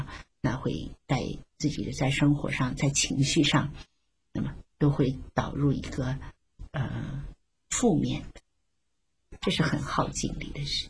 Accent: China; 那可是中国的这个面子呢，可能是我们中国人的一个很大很大的弱点了。

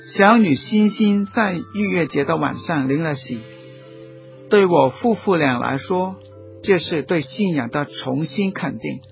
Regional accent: China; 民主在我们中国大地上好像是龙跟凤

